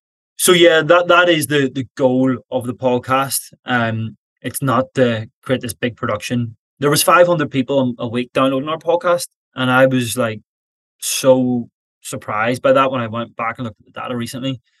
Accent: Ireland; I'm an Irishman who likes to have a bit of crack.

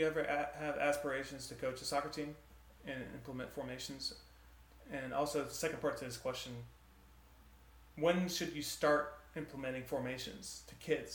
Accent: Michigan, United States; I am from Michigan originally, so I'm a big University of Michigan fan.

